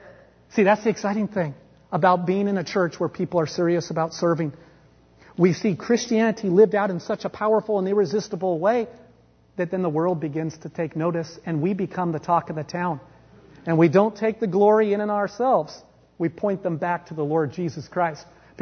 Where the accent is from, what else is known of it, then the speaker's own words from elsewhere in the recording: Bremerton, Washington, United States; This past weekend, I went to Bremerton, Washington, my hometown, to officiate a wedding and to celebrate my dad's 70th birthday.